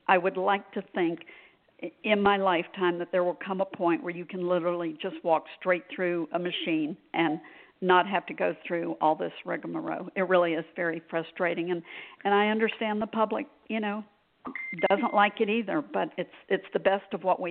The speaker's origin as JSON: {"language": "English", "town": "Fort Myers", "region": "Florida", "country": "United States", "tie": "born there", "moved": "as an adult", "said": "I was born in Fort Myers, Florida, and I left Fort Myers in 1970 to attend Texas Christian University in Fort Worth, Texas."}